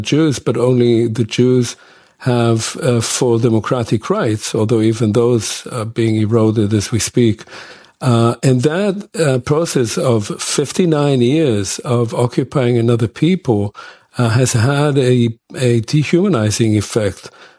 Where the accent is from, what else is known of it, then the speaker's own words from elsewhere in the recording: Israel; the years that I was growing up in Israel